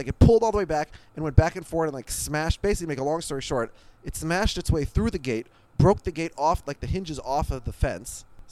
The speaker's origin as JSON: {"language": "English", "town": "Minneapolis", "region": "Minnesota", "country": "United States", "tie": "born or raised there", "said": "I grew up in Minneapolis, in a suburb of Minneapolis. I saw deer maybe twice in my life."}